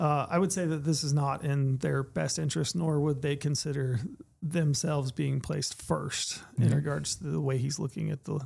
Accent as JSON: {"language": "English", "region": "Utah", "country": "United States", "tie": "born or raised there", "said": "I grew up in Anemone, Utah, and I think the population was like 150 people, maybe 180."}